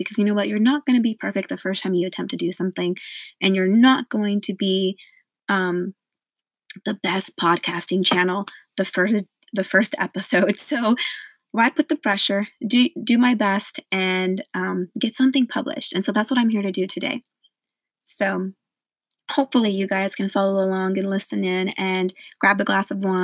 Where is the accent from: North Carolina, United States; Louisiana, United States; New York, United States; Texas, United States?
Texas, United States; Austin; I am 28 years old. I am born and raised in Austin, Texas, hook 'em horns.